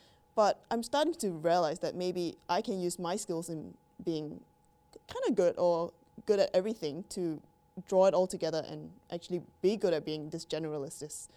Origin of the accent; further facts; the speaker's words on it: Singapore; also born or lived in Vancouver, Canada; now in Perth, Australia; I was born in Canada, Vancouver. Okay. But my parents decided I was a bit too far away to move there. So they went back to Singapore. And then about 17 years ago, I came back to Perth. I came to Perth and I've stayed there since.